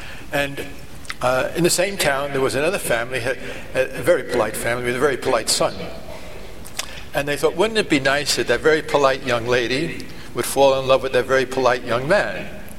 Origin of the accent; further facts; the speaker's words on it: Ireland; As an Irishman, you always say that, this is true.